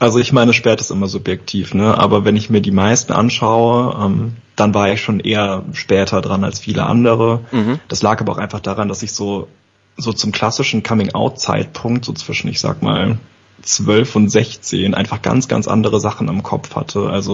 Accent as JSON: {"language": "German", "town": "Karlstein am Main", "region": "Bavaria", "country": "Germany", "said": "Ich komme vom Dorf, so aus der Nähe von Aschaffenburg. Mhm. Karlstein ist wahrscheinlich niemandem ein Begriff."}